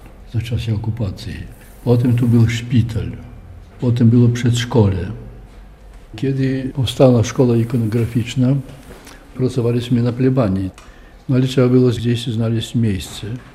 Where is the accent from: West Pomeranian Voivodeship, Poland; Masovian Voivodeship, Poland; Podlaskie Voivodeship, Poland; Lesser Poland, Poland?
Podlaskie Voivodeship, Poland; Kleniki; Kleniki to jest duża wieś, ale ja urodziłem się na kolonii. Koło cmentarza niedaleko i tam ja dotychczas mieszkam.